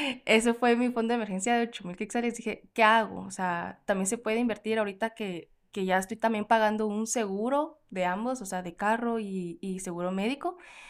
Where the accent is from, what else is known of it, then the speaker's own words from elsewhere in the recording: South Korea; Spanish is a second language; pues yo soy coreana, sé hablar bien coreano y español